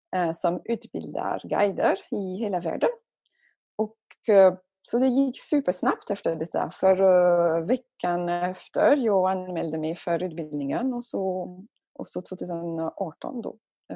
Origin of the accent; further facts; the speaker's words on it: France; Swedish is a second language; moved away as an adult; now in Sweden; Du sa att jag kommer från Frankrike, så jag är fransyska. Men jag har bott i Sverige i... Och jag vill inte räkna längre, men det blir nästan 20 år nu.